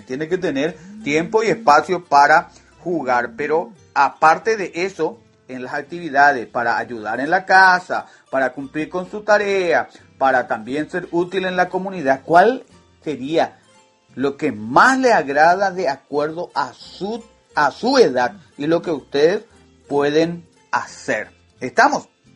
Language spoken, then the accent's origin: Spanish; Paraguay; como persona, como individuo, como paraguayos y paraguayas